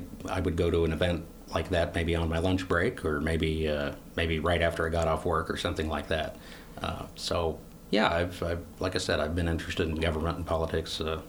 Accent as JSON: {"language": "English", "town": "Knoxville", "region": "Iowa", "country": "United States", "tie": "born or raised there", "also_born_or_lived": "Des Moines", "said": "I'm actually from Knoxville. I was born in Des Moines, but my maternal family was all here in Knoxville at the time of my birth, and we moved back right after the birth, and I grew up here."}